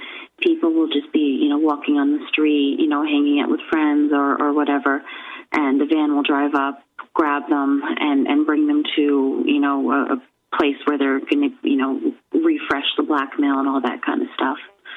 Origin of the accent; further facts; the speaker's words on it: New York, United States; this was growing up in New York